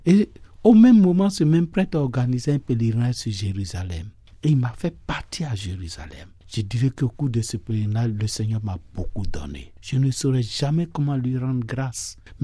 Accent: Benin; moved away as an adult; also born or lived in Côte d'Ivoire; je suis originaire du Bénin et en 71, je suis parti en Côte d'Ivoire pour commencer mon travail de réparateur de pneus

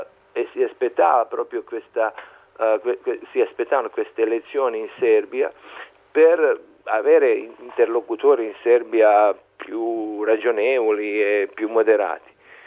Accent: Montenegro; Italian is a second language; ricorderò prima di tutto l'indipendenza montenegrina, non solo perché si tratta di mio paese

